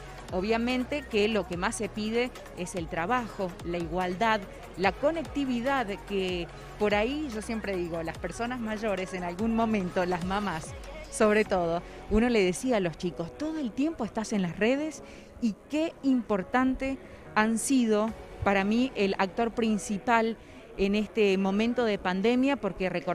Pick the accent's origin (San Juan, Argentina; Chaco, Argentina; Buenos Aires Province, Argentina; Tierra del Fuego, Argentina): San Juan, Argentina; así somos los sanjuaninos.